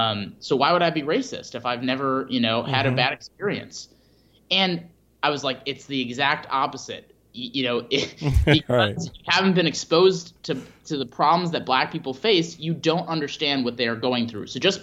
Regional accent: Appleton, Wisconsin, United States; I grew up in Appleton, Wisconsin, which is a, you know, mid-sized city in northeast Wisconsin near Green Bay.

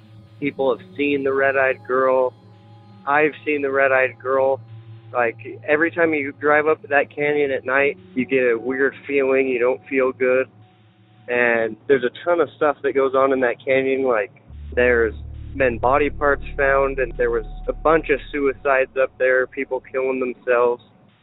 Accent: Salt Lake City, Utah, United States; I'm from Salt Lake City, Utah.

